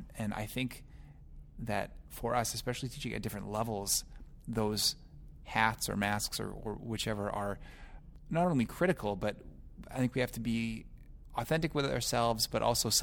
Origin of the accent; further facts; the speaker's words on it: Gimli, Manitoba, Canada; I grew up in Gimli.